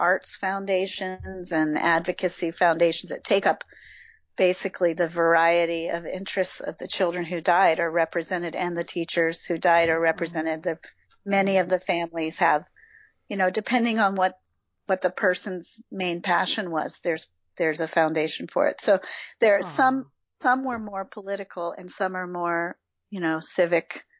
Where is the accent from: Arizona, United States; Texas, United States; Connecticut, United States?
Connecticut, United States; Newtown; but like when I would say like I'm from Newtown and occasionally people would say, I can't imagine living there.